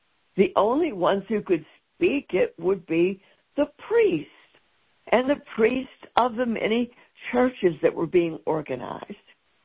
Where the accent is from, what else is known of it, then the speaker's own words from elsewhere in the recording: Texas, United States; accent: Texas; My Texas accent isn't quite the accurate.